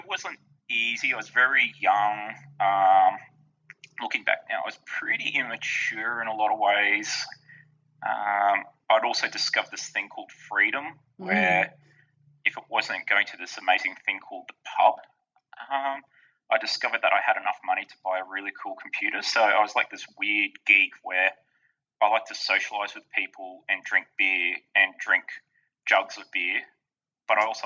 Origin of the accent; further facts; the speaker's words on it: Nowra, New South Wales, Australia; I'm like, no, you're from Billo. I'm from Nowra.